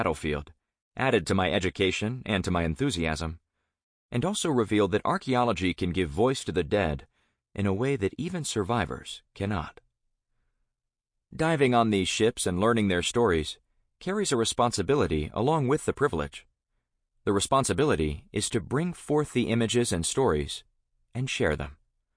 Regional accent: California, United States; My earliest work, in my native California, was with the sites of the indigenous Ohlone culture in my hometown, and then the California Gold Rush and the role ships played in shaping San Francisco and my home state.

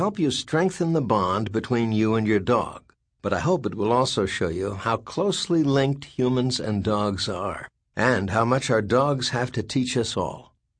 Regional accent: Mexico; Growing up in Mexico, I was taught that only women can have emotions.

